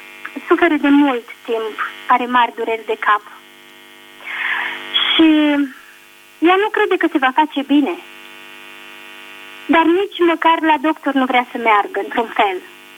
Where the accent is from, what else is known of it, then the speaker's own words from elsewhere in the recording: Constanța, Constanța County, Romania; și sunt din Constanța.